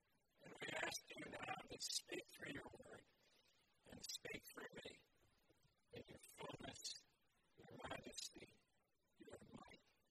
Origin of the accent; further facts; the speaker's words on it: New York City, New York, United States; I grew up in the Big Apple.